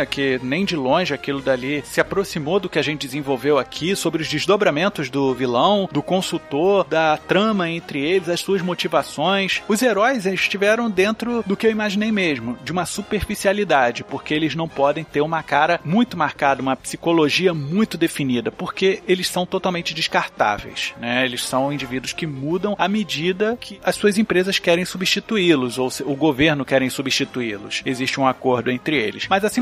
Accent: Brazil; Mas como eu sou brasileiro, eu posso falar pelo Brasil

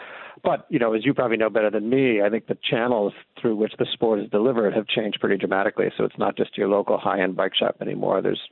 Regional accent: Chicago, Illinois, United States; So I grew up in the North Shore of Chicago, and, you know, it was the place well documented in all the John Hughes movies

